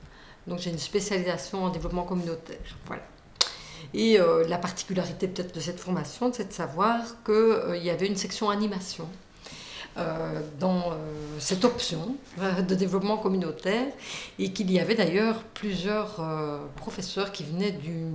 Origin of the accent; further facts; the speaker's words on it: Namur, Wallonia, Belgium; born or raised there